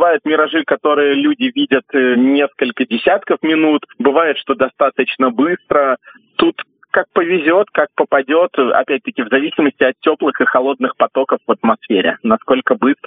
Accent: Saint Petersburg, Russia; Если мы говорим о широте, например, Санкт-Петербурга, я сам просто из Санкт-Петербурга

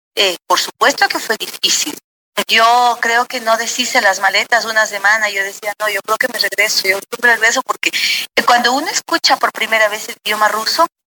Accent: Loja, Ecuador; todo el mundo que dice, ¿de dónde eres? De Loja. Ah, seguro sabes cantar o tocar un instrumento o hacer poesía. Es una ciudad maravillosa.

